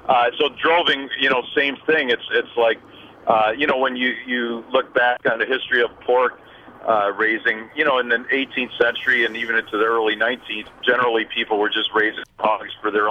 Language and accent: English; Chicago, Illinois, United States; olive oil because I grew up in Chicago and we in a Jewish family we didn't eat a lot of olive oil.